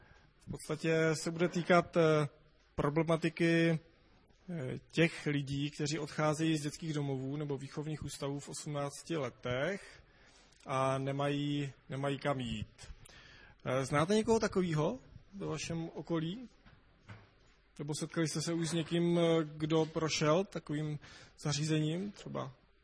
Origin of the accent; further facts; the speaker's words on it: Brno, South Moravian Region, Czechia; V životě jsem tam v těch končinách nebyl, já jsem z Brna.